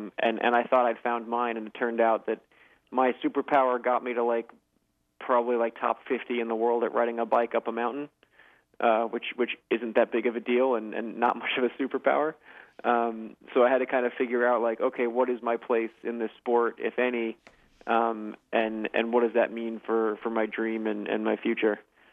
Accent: Atlanta, Georgia, United States; I grew up in Atlanta, which is not like an endurance athlete community.

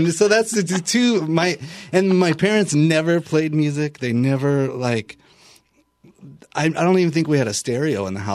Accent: Wyoming, United States; I growing up in Wyoming and in the, you know, where we were in Wyoming, and it's kind of people here say the middle of nowhere.

